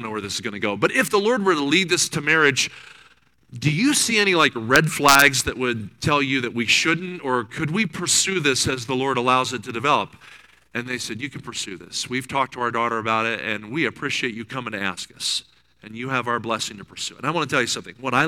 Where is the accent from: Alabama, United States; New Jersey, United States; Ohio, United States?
New Jersey, United States; now in Kansas City, United States; Now, I grew up in New Jersey, so you know, I've been in the Midwest now for 28 years.